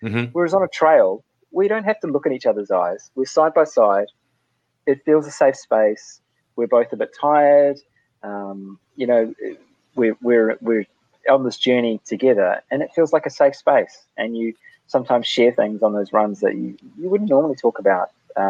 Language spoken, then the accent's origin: English; New Zealand; accent: Kiwi; I hope you can understand my terrible Kiwi accent.